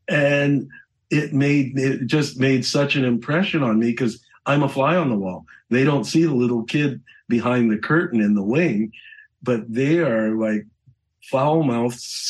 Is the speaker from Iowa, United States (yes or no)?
no; Chicago, Illinois, United States; born there; Yes, I was born in Chicago, and where my dad was actually